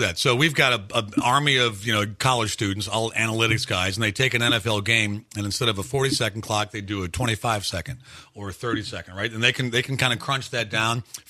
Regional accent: Cleveland, Ohio, United States; Growing up in Cleveland, our favorite rule was you had to dive over the snow pile.

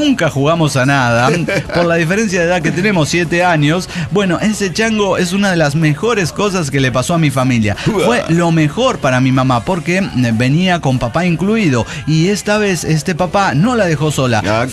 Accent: Mexico City, Mexico; del DF mexicano.

